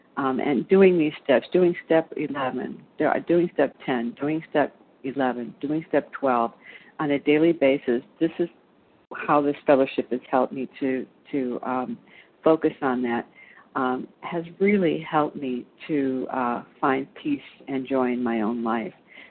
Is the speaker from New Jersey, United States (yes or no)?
no; Illinois, United States; I'm from Illinois.